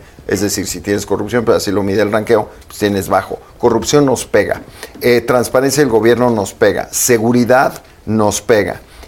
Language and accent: Spanish; Mexico; no nuestro poder solo como gobierno, sino como empresarios, como mexicanos, como trabajadores